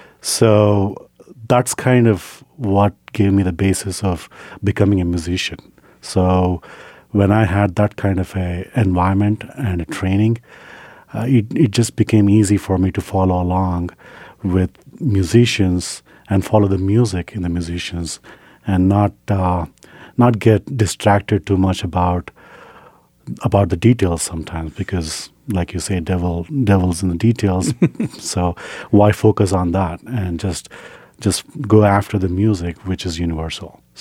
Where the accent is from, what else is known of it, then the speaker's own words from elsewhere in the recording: India; I grew up in India where in most families, music is a way of life